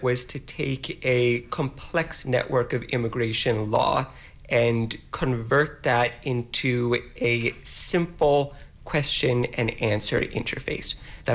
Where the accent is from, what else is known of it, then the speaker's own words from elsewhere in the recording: Canada; moved away as an adult; now in United States; I am Canadian, but I've been in the U.S. for about 10 years studying and working.